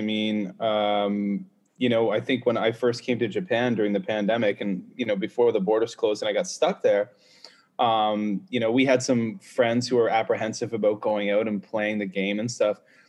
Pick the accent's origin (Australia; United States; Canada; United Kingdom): Canada; I'm a Canadian, and the numbers of COVID are going through the roof in Canada